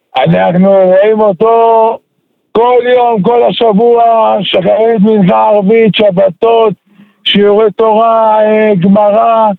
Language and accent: Hebrew; Haifa District, Israel; now in Hoshen, Israel; אזור הקריות.